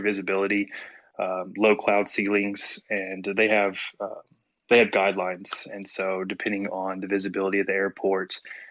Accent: Tennessee, United States; now in Juneau, United States; So I will start off where I'm from and where I was raised. I'm actually from Tennessee. And I've not been in Juneau too terribly long.

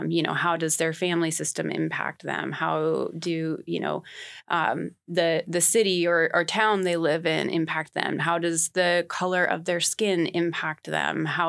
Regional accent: Alaska, United States; Sort of. I'm from Southeast Alaska.

